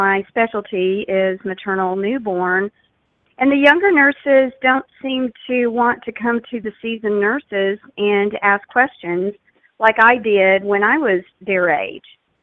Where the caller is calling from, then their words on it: Texas, United States; I'm calling from the Dallas-Fort Worth area, and I'm so excited to see that Charissa is actually having a talk here in Dallas.